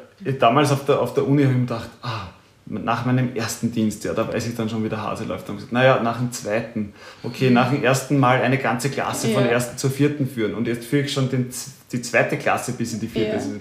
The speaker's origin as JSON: {"language": "German", "region": "Lower Austria", "country": "Austria", "said": "Also ich komme ja aus Niederösterreich"}